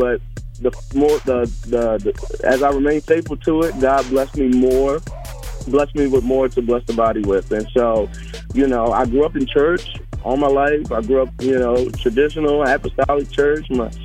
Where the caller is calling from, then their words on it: Baltimore, Maryland, United States; I am calling from Baltimore.